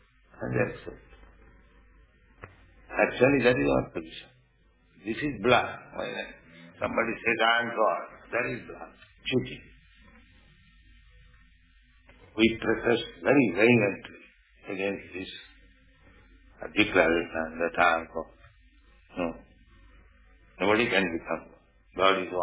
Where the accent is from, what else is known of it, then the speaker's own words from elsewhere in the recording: India; I am poor Indian, I have no money.